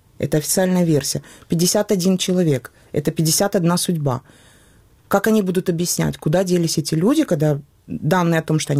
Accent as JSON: {"language": "Russian", "country": "Ukraine", "said": "мы коренные жители Украины."}